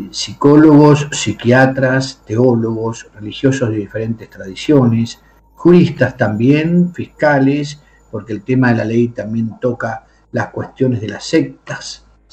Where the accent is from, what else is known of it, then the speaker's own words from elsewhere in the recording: Argentina; now in Spain; Yo soy nativo de la República Argentina, estoy desde el mes de diciembre en el Reino de España